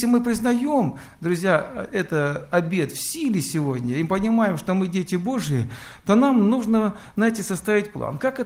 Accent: Rostov, Rostov Oblast, Russia; Я из Ростова, уже познакомили меня с вами.

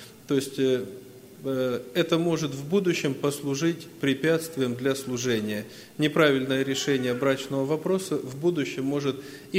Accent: Kazakhstan; и я, и Семен Петрович, мы из Казахстана.

